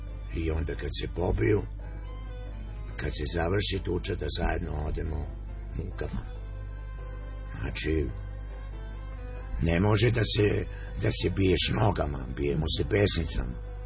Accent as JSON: {"language": "Serbian", "region": "Belgrade", "country": "Serbia", "tie": "born or raised there", "said": "Pa na Fontani, tu sam od 57. godine."}